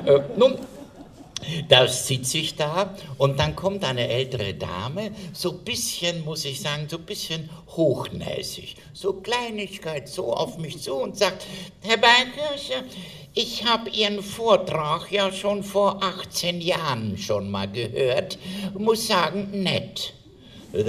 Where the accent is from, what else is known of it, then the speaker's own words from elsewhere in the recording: Trentino-Alto Adige, Italy; ich komme ja aus Südtirol, wie Sie wissen